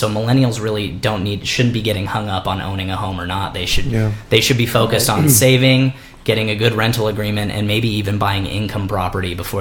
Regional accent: Palos Verdes, California, United States; I was born and raised in Palos Verdes from a young kid all the way through high school.

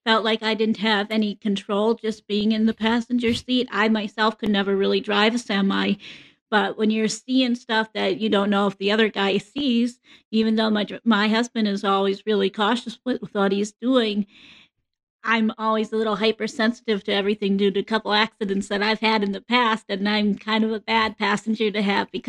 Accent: Wisconsin, United States; I'm from Wisconsin, so I really know what it's like to drive in the wind, in the snow and the ice and stuff.

